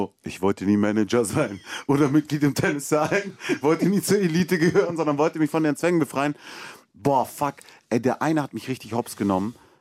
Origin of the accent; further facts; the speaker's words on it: Munich, Bavaria, Germany; von wo ich komme. Und ich bin in München aufgewachsen